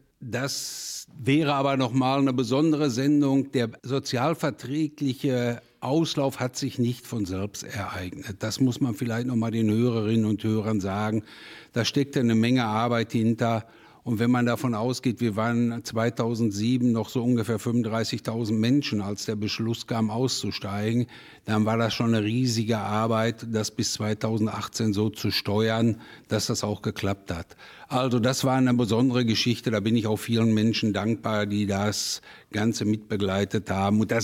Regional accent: Bockum-Hövel, North Rhine-Westphalia, Germany; born there; Ich bin ja in Bockumhövel geboren. Das heißt, ich habe das Bergbauleben von Anfang an mitbekommen. Mein Vater war damals Bergmann, hat sich dann hinterher noch entwickelt bis zum Steiger, Reviersteiger. Also ich komme aus einer Bergmannsfamilie

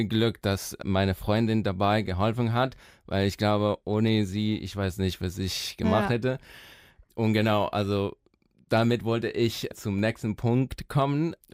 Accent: Spain; Also in meinem Fall zum Beispiel, ich bin aus Spanien gekommen und ich hatte auch so viele Probleme.

